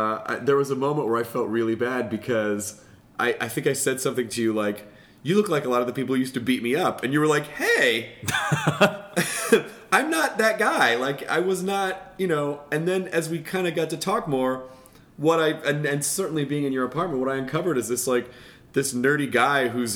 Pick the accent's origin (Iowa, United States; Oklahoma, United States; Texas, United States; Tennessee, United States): Tennessee, United States; Memphis; But I grew up in Memphis